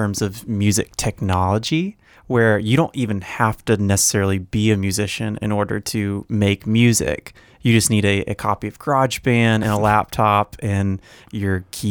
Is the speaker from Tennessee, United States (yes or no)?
yes; Tennessee, United States; So I grew up right outside of Memphis in a suburb, Carville, Tennessee. Pretty sleepy, very like sheltered suburb.